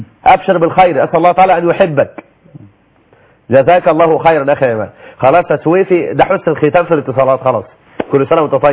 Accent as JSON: {"language": "Arabic", "country": "Egypt"}